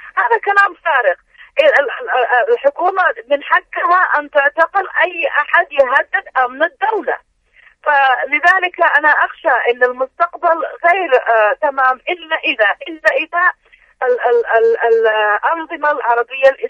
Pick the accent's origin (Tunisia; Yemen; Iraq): Yemen; نفس الشيء عندنا في اليمن مثلا